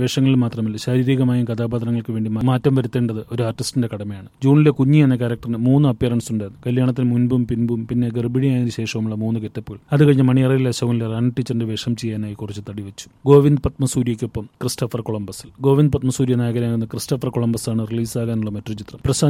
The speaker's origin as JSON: {"language": "Malayalam", "town": "Kochi", "region": "Kerala", "country": "India", "tie": "born or raised there", "also_born_or_lived": "Thiruvalla", "said": "തിരുവല്ലയാണ് നാടെങ്കിൽ ഞാൻ പഠിച്ചതും വളർന്നതും ഒക്കെ കൊച്ചിയിലാണ്."}